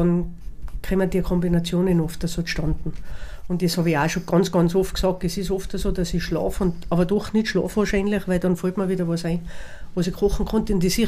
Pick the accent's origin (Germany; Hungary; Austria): Austria; Hopfgarten, Tyrol; ich bin, sag jetzt, in Hopfgarten aufgewachsen. Ich lebe in Hopfgarten. Ich liebe Hopfgarten.